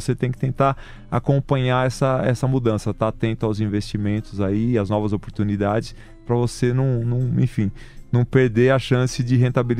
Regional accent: Brazil; porque eu como brasileiro não nasci na Espanha, né

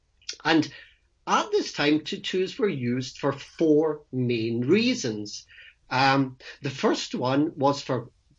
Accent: Scotland, United Kingdom; now in Portsmouth, United Kingdom; I'm originally from Scotland.

